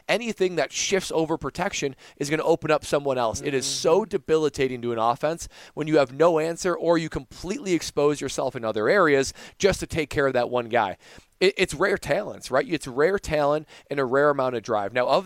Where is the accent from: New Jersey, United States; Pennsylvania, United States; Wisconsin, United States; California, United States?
Wisconsin, United States; Even though, you know, I grew up in Wisconsin, grew up loving the Packers